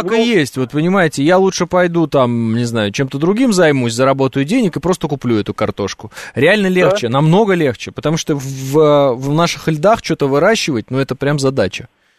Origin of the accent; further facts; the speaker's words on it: Orenburg Oblast, Russia; А вот я же просто из Оренбургской области, я примерно знаю, какая там земля, да?